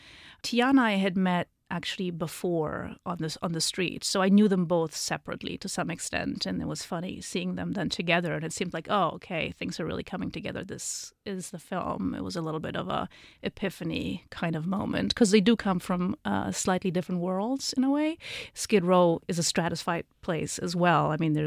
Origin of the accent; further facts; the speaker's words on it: Germany; also born or lived in Poland; now in Los Angeles, United States; I am from Poland and I grew up in Germany. I've lived in LA for 13 years now